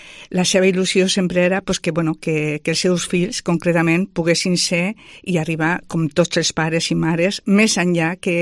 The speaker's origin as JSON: {"language": "Catalan", "town": "Calatayud", "region": "Aragon", "country": "Spain", "tie": "born or raised there", "also_born_or_lived": "Gallur", "moved": "yes", "lives_now": "Lleida, Spain", "said": "Jo vaig néixer a un poble de l'Aragó, de Saragossa, es diu Gallur. Mai vaig estar allà perquè només va ser néixer allà, però m'he criat a Calatayud, en un altre poble de la part de Saragossa."}